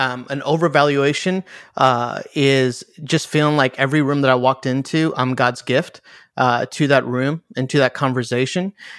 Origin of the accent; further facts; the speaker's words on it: Chicago, Illinois, United States; I'm Indian, so I'm a child of an immigrant family. My mom and dad immigrated here from India. I grew up in the great city of Chicago.